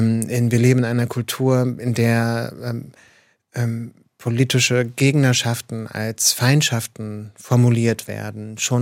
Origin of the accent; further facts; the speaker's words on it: Mecklenburg-Vorpommern, Germany; also born or lived in New York; Und ich bin in der DDR aufgewachsen, bin zusammen mit der DDR gelebt, die Baseballschlägerjahre in den 90er Jahren im ländlichen Mecklenburg-Vorpommern, wo ich aufgewachsen bin. Ich war in New York gelebt, als der 11. September passiert ist.